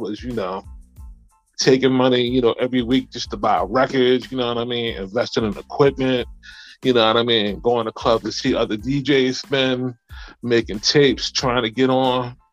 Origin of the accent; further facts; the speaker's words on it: Philadelphia, Pennsylvania, United States; I'm from Philadelphia, Pennsylvania.